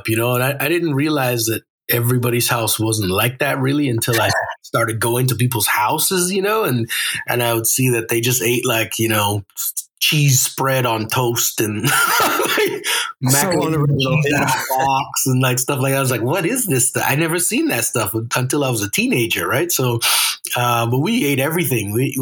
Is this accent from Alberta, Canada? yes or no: yes; Edmonton, Alberta, Canada; also born or lived in Trinidad; when my family moved from Trinidad, I was 5 years old. We moved to Edmonton, Alberta. So I grew up in Edmonton, Alberta until I was about 17, 18 years old.